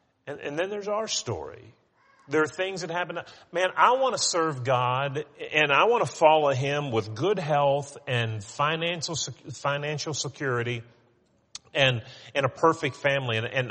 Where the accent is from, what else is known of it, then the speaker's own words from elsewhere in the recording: West Virginia, United States; When I grew up in West Virginia, and to go to my grandma and granddad's house, you just go straight down the Ohio River, and the road just followed the river right down the road.